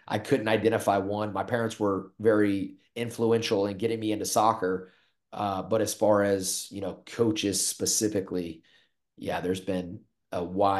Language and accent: English; Cedar Hill, Texas, United States; also born or lived in Dallas; Well, that was because I grew up in the Cedar Hill area, was born in Dallas, raised in Cedar Hill, and they had a Grand Prairie Division.